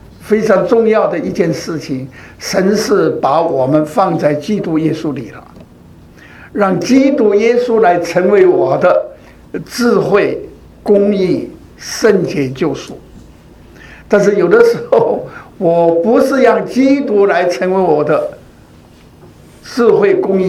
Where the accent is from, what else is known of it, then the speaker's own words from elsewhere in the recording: China; 这个很像这个我们中国人都把它叫做善意的谎言